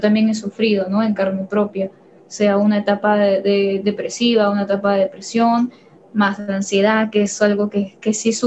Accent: Peru; yo soy, como dijeron aquí, yo soy de Perú.

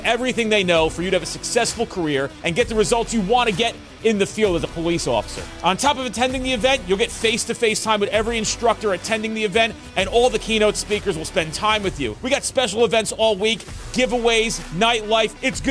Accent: New Jersey, United States; I'm from New Jersey.

